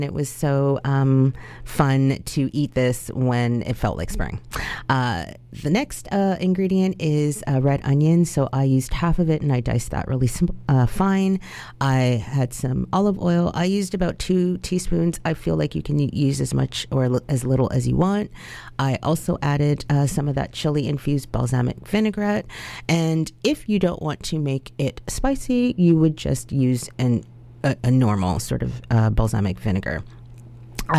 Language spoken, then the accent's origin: English; Toronto, Ontario, Canada; And so when I grew up in Toronto, most of my peers, if not like 98% of us, were first generation Canadians. All of our parents were immigrants. So I grew up with a lot of different cultures.